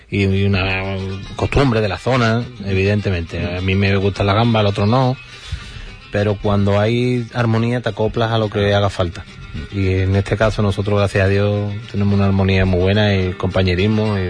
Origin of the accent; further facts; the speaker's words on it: Spain; somos todos de España.